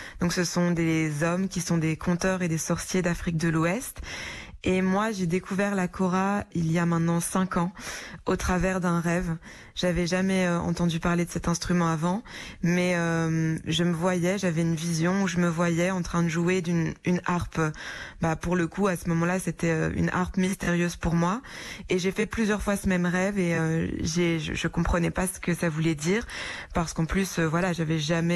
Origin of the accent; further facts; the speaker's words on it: Belgium; born there; Parce que je suis née en Belgique